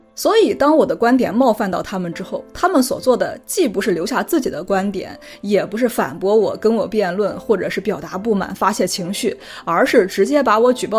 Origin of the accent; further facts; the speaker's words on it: China; 作为一个中国人，我却非常的理解他们，因为我们从小到大受到的教育就是这个样的。